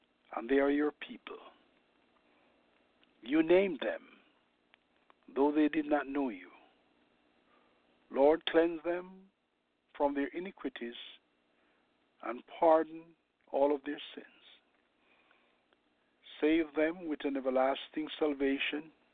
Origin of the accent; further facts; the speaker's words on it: New York, United States; I'm from New York, and our church is located at 199-20 Linden Boulevard, St. Albans, New York.